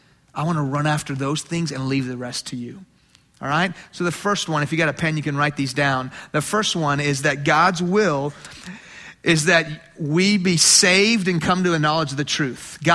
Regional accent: Houston, Texas, United States; I grew up in Houston, and so, or used to be.

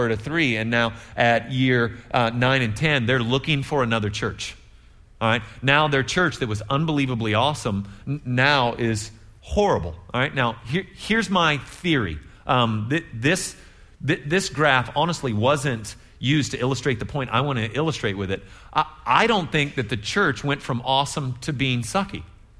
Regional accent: United States; I'm an American, and I think that's how you pronounce those letters together.

